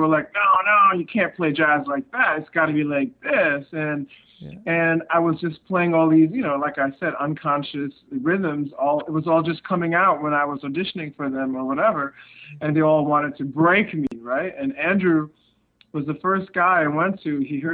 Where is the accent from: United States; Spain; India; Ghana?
India; also born or lived in Middle East / Australia; I grew up not only in India, but like I was spent time in the Middle East, spent time growing up in like Australia, in different parts of Asia